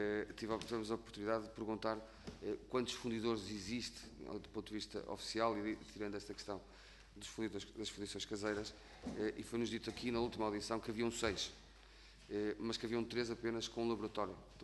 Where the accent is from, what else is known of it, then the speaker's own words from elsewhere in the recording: Viana do Castelo, Norte, Portugal; eu sou oriundo de Viana do Castelo